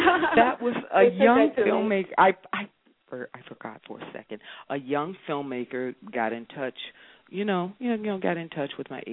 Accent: the South, United States; Listen, I'm from the South, too, you know, and, you know, humble beginnings

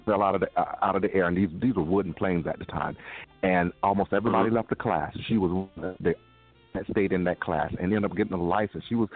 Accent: Jacksonville, Florida, United States; she ultimately died in my hometown, Jacksonville.

